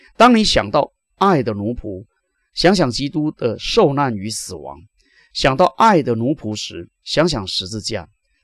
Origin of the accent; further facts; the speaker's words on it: United States; 我们美国人开口闭口都是自由